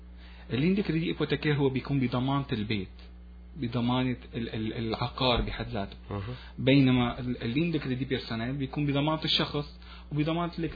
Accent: Al-Hasakah Governorate, Syria; moved away as an adult; now in Montreal, Canada; انا ابن سوريا، ابن محافظة الحسكة

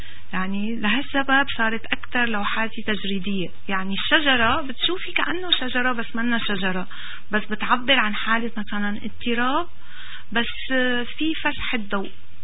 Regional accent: Syria; moved away as an adult; أنه أنا من سوريا جاية، وأنه نتيجة هالحرب تركت بلدي.

